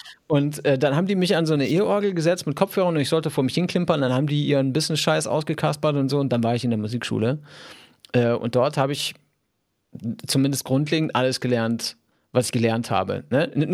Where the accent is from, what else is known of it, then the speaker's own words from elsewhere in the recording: Olpe, North Rhine-Westphalia, Germany; waren wir beim Schuhe kaufen in Olpe, wo ich aufgewachsen bin.